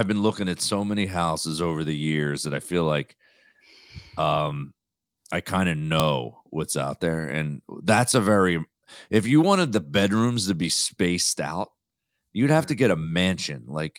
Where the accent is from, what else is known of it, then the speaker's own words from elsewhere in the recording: New Jersey, United States; I think it's from growing up in Jersey.